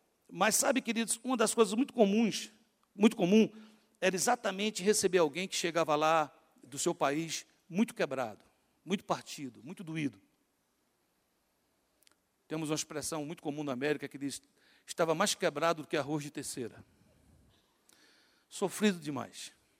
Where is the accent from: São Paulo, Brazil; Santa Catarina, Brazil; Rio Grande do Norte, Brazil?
Rio Grande do Norte, Brazil; Natal; born there; Eu nasci em Natal, Rio Grande do Norte, morei em Natal por 30 e tantos anos, viajei em muitos lugares, mas eu continuo sendo o quê? Nordestino. Então, quando eu falo, eu carrego comigo um sotaque o quê? Nordestino.